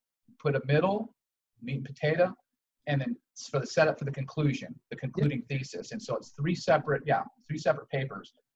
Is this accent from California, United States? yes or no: yes; Santa Monica, California, United States; I mean, I grew up in the Santa Monica area in the 80s.